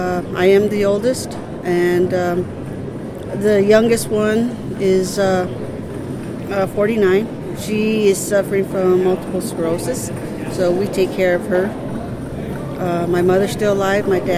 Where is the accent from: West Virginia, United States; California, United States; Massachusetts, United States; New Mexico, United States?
New Mexico, United States; Belen; born there; I was born in Belen, and it was a small little hospital.